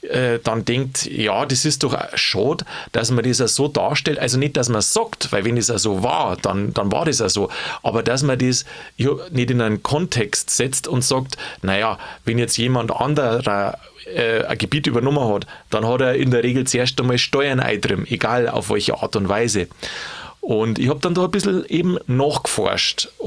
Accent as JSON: {"language": "German", "region": "Bavaria", "country": "Germany", "said": "Ja, also ich war ein Franke, gell?"}